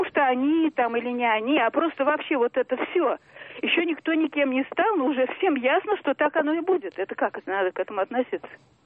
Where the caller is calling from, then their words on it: Moscow, Russia; Я говорю из Москвы … мне 80 лет.